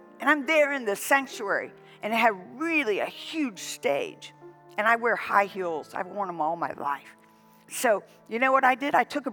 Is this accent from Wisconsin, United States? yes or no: no; Mississippi, United States; I said, Jean George, because I'm from Mississippi. So you don't even say the two S's in Mississippi.